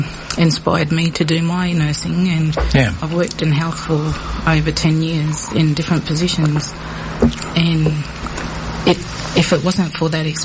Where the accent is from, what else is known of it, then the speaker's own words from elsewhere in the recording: Carnarvon, Western Australia, Australia; I'm from Carnarvons. I'm a Nyamuji girl, and my mum was stolen, so she was from Moora. But I'm a part of Balladong. I married a Balladong boy.